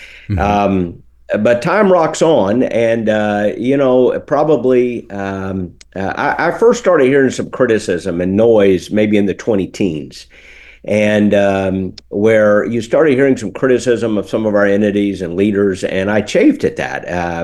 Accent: Florida, United States; Florida is home. I was born in Tampa and raised here in Pinellas County

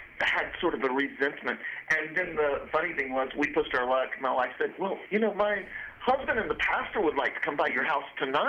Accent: North Carolina, United States; We were originally from North Carolina.

